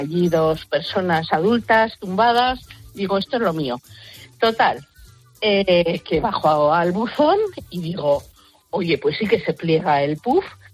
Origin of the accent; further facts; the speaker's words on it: Bilbao, Basque Country, Spain; yo soy de Bilbao